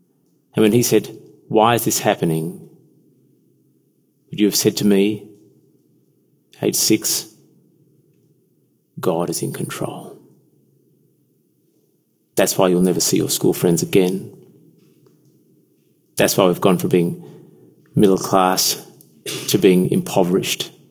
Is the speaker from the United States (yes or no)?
no; Uganda; born there; As some of you know, I was born in Uganda, a small country in East Africa, in 1968.